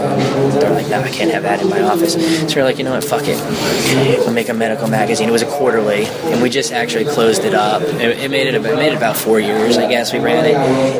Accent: New Jersey, United States; Yeah. Well, look, I'm from Jersey, all right? So I like Cali, but...

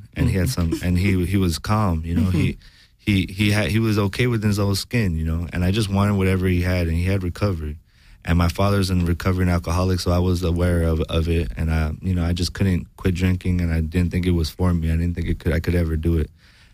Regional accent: Santa Rosa, California, United States; also born or lived in Oxnard; I was born in Oxnard, California, where they worked the strawberry strikes, and then I grew up in Santa Rosa, California, where they organized in the grapes and unions there.

